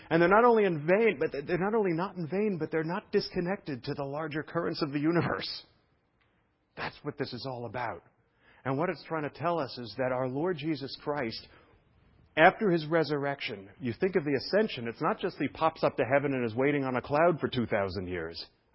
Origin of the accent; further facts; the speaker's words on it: New York, United States; When I was raised in Jewish New York, I've heard this 1,000 times.